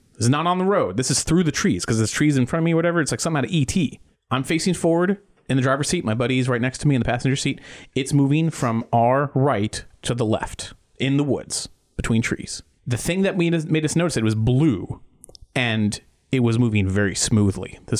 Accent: Titusville, Florida, United States; I grew up in Titusville, Florida.

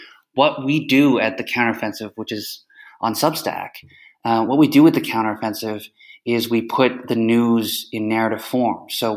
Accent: Canada; Okay, well, firstly, I grew up in Canada, so as a Canadian-American, as emphasis on Canadian

